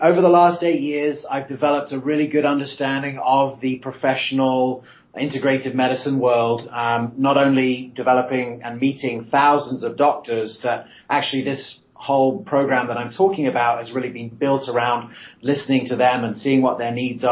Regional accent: England, United Kingdom; now in United States; where I grew up in England, there's a lot of bureaucracy behind any sort of shift.

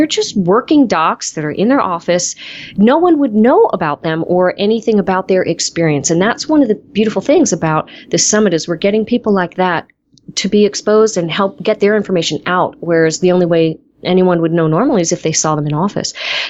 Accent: Portland, Oregon, United States; we have a lot of my hometown, I'm from Portland, Oregon, colleagues

